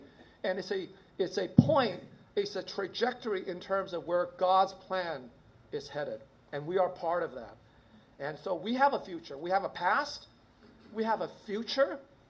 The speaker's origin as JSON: {"language": "English", "country": "Hong Kong", "tie": "born or raised there", "said": "I was born in 1960 in Hong Kong. You know, as I look back, you know, I was brought up in a Baptist mission school, and I wasn't a Christian then."}